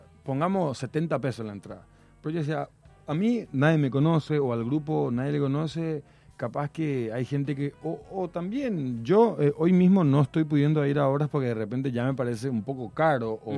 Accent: Paraguay; now in Córdoba, Argentina; yo, por ejemplo, me vine de Paraguay a Córdoba diciendo, voy a seguir aprendiendo, voy a formarme.

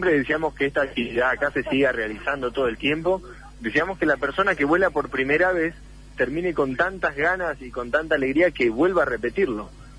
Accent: Bahía Blanca, Buenos Aires Province, Argentina; moved away as an adult; now in Córdoba, Argentina; Es que yo soy de Bahía Blanca.

